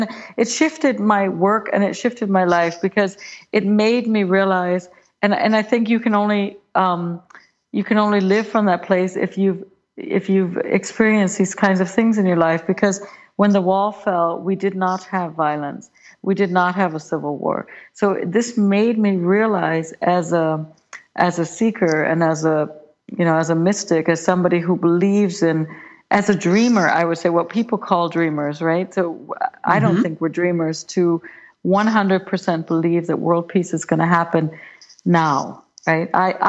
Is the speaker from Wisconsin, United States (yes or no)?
yes; Wisconsin, United States; moved away as an adult; also born or lived in St. Louis; now in Berlin, Germany; I was born in St. Louis, Missouri, and then I landed when I was very young. I was about a year and a half in the city of Berlin, and then I lived in Berlin until about 6, and then came back to the States, grew up in Wisconsin